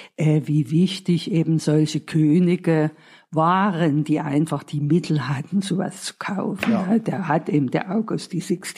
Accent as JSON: {"language": "German", "town": "Neuhausen", "region": "Saxony", "country": "Germany", "tie": "born there", "also_born_or_lived": "Leipzig / Berlin", "lives_now": "Dresden, Germany", "said": "Ich bin im Erzgebirge geboren, im kleinen Ort Neuhausen bei Seifen. Hab dann später in Leipzig studiert und dann nochmal in Berlin. Und dann später nach meiner Eheschließung mit … in Dresden gelebt"}